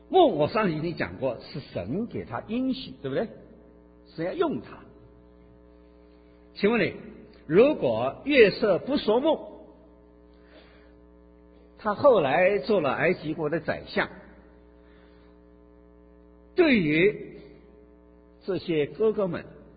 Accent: China; 所以我们中国人一句话叫“伴君如伴虎”

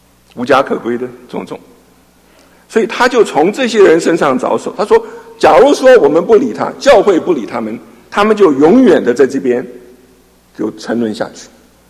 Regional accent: China; 我们我们中国人的儒家思想对执政的人是什么样的要求？

